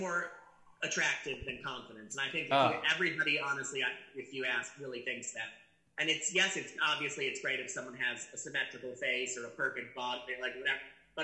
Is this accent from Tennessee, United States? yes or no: no; Chicago, Illinois, United States; where I was born in Chicago and grew up in the suburbs of Chicago.